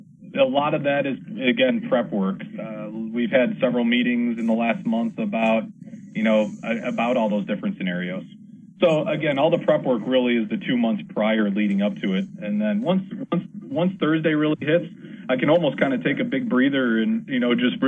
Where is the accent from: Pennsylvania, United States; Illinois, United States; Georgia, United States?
Illinois, United States; Chicago; You know, I'm from Chicago, so of course all those poor folks in Chicago that are sitting there with maybe 5 degree weather